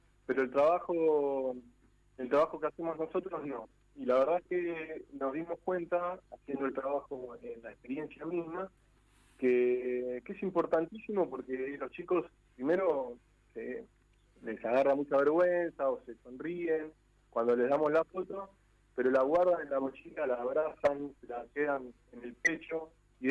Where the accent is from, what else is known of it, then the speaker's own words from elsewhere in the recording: La Plata, Buenos Aires Province, Argentina; porque nosotros somos platenses y lo conocemos medio de los libros o de alguna cosa